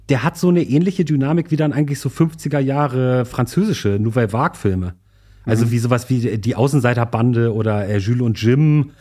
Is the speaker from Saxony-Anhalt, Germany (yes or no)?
no; Hamburg, Germany; gerade für uns als Hamburger, Hummel Hummel